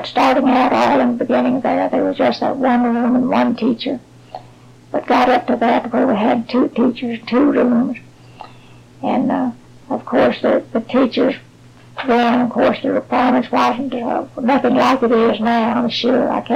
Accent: Arkansas, United States; born there; I was born in Jackson County, Arkansas in 1894.

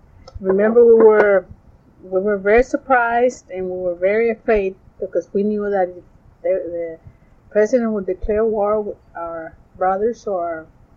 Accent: Fronton, Texas, United States; born there; I was born in Fronton, Texas, in March 18, 1929.

